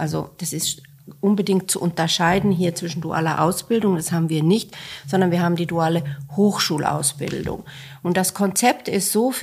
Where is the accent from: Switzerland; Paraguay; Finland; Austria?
Finland; moved away as an adult; now in Germany; Also ursprünglich stamme ich aus Finnland, wo ich geboren bin und aufgewachsen bin, zwar mit einer deutschen Mutter. Und ich habe die deutsche Schule in Helsinki besucht